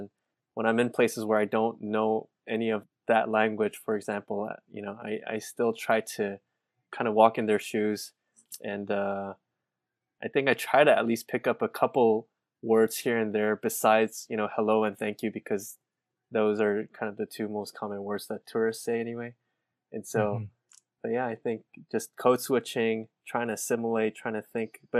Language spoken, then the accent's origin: English; Saudi Arabia; English is a second language; growing up in Saudi, unfortunately, I didn't get to learn Arabic as a kid growing up. I was more in a kind of a international community.